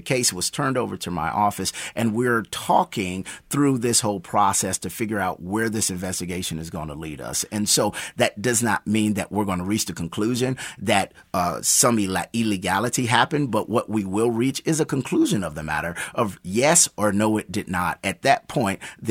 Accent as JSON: {"language": "English", "region": "Kansas", "country": "United States", "tie": "born or raised there", "said": "the citizens of Wyandotte County, born and raised in Wyandotte County. I love the DOT and every person that lives in the DOT"}